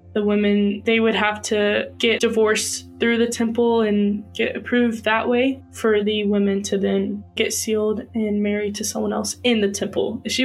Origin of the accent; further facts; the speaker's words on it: Kentucky, United States; moved away as an adult; also born or lived in Utah; I am 20 years old. I was born and raised in Kentucky. I recently moved out in 2020 to Provo, Utah.